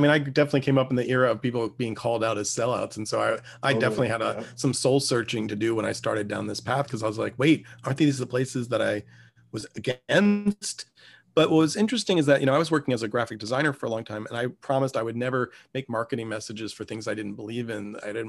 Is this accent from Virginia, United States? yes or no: yes; Richmond, Virginia, United States; And I grew up in Virginia. You know, so I grew up in the South. I grew up in Richmond, which is where I live now, which was the capital of the Confederacy.